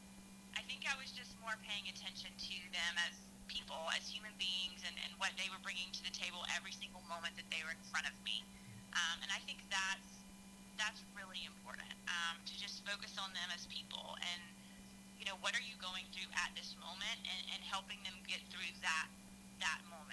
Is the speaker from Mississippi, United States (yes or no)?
yes; Mississippi, United States; Yeah, I think a lot of it simply came from growing up in Mississippi. We're the poorest state in the country. We're the most rural state in the country. We're the least educated state in the country. But we're a great state.